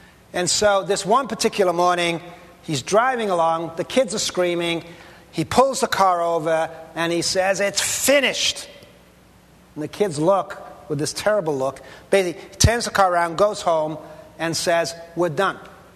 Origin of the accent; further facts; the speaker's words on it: Pacific Northwest, United States; I come from the Pacific Northwest.